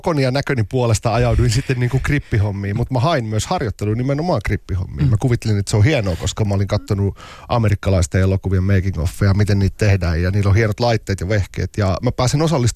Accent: Tornio, Lapland, Finland; Mä olin Torniossa, mistä mä oon kotoisin

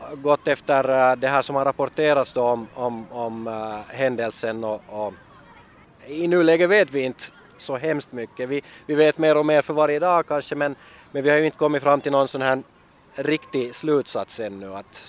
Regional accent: Cairo, Cairo Governorate, Egypt; Eftersom jag är uppvuxen i Kairo, en megastad med nästan 20 miljoner dagstid i alla fall

